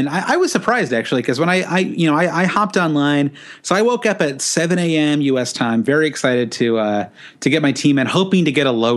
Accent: United States; Not bad, but, you know, as an American, it's kind of tough.

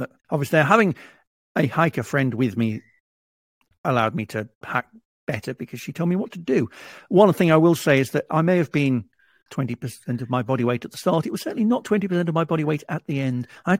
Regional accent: United Kingdom; As a Brit, yes

